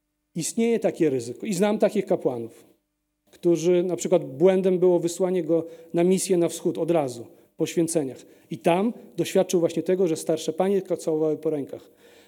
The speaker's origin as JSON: {"language": "Polish", "town": "Lviv", "region": "Lviv Oblast", "country": "Ukraine", "tie": "born or raised there", "moved": "as an adult", "lives_now": "Poland", "said": "Ja się urodziłem we Lwowie. Tak? Tam skończyłem szkołę średnią. Na studia przyjechałem do Polski."}